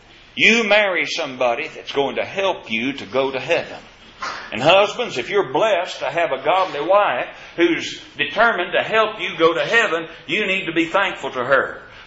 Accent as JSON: {"language": "English", "region": "Kentucky", "country": "United States", "tie": "born or raised there", "said": "On two separate occasions on our farm, when I was growing up in Kentucky, we had an episode that I believe demonstrated natural affection."}